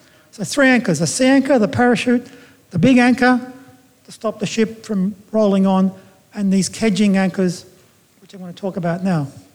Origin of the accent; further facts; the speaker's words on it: Malta; I'm from Malta.